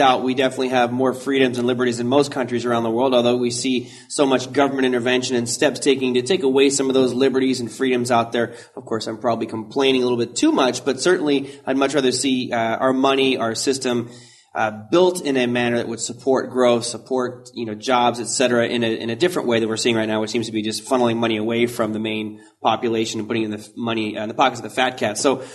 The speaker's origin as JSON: {"language": "English", "country": "United States", "said": "It just strikes me as an American"}